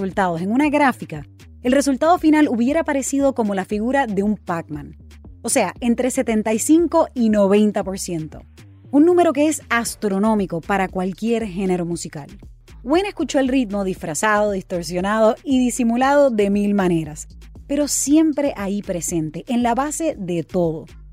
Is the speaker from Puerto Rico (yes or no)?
yes; Puerto Rico; una corresponsal de CBS News y una boricua nacida y criada en Puerto Rico, la cuna del reggaetón.